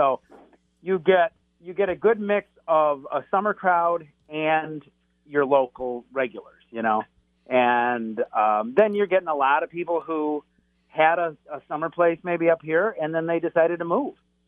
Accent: Flushing, Michigan, United States; I grew up in Flushing, west of Flint, and have been, I've been coming up to Lake Ann all my life

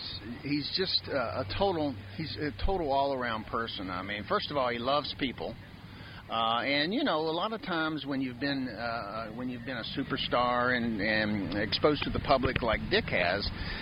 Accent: Kentucky, United States; Yeah, I grew up in Kentucky, and basically, when I was young, we basically, really, Kentucky at the time, they only had small game

